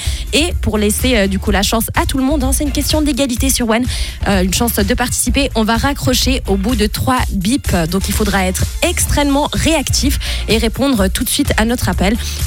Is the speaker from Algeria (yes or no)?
no; Lyon, Auvergne-Rhône-Alpes, France; je dis pas ça parce que je suis lyonnaise et biaisée